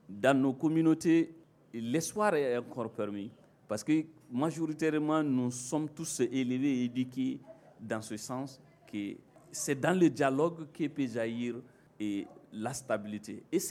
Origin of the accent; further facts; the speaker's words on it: Mali; On est effectivement des Maliens.